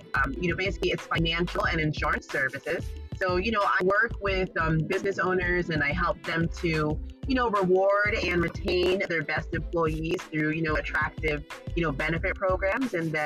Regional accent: Cheshire, Connecticut, United States; now in Hudson Valley, United States; Well, I am originally from Connecticut. I'm actually a transplant to the Hudson Valley. I was born in Cheshire, Connecticut.

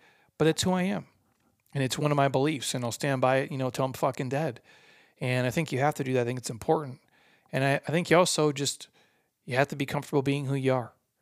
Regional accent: Midwest, United States; I grew up in the Midwest, okay, outside of the cities, outside of the giant metropolis area.

